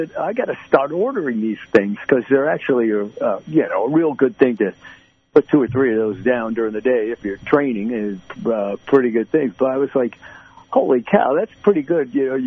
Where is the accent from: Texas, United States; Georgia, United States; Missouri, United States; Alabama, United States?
Texas, United States; But I was reflecting on the fact that, you know, when I grew up down in Texas, you know, it was just, you know, my dad would always go day after day after day, same weather